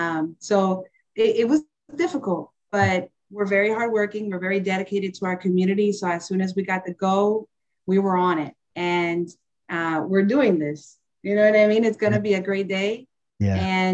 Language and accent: English; Allentown, Pennsylvania, United States; I grew up here in Allentown. I went to school in Harrison Morton, Dariff, graduated from Allen. So Allentown has a special place in my heart.